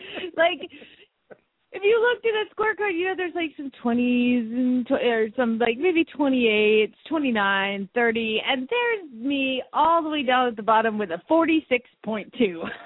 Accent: Phoenix, Arizona, United States; from Phoenix, Arizona

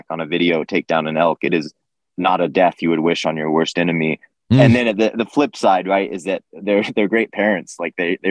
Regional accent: Idaho, United States; So I grew up in North Idaho, in the panhandle of Idaho.

